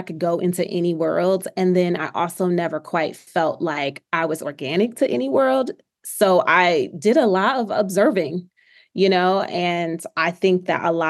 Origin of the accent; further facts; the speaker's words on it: Detroit, Michigan, United States; coming from all of Detroit, you know, we talked about me growing up in Calumet Townhomes, which was a Section 8 housing community.